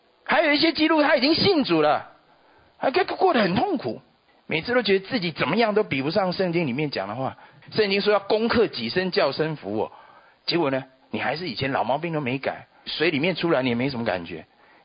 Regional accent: Taiwan; 我还记得我从台湾来

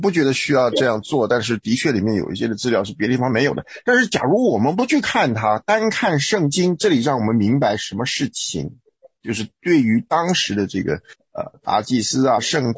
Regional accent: Taiwan; 包括我从台湾来的

